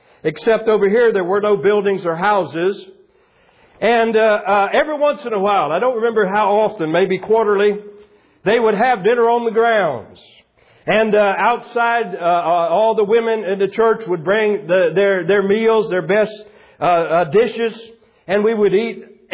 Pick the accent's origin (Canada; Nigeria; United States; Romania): United States; Lakeland, Florida; I grew up in Lakeland, Florida, which is that part of Florida in those days especially was definitely a part of the Deep South culturally.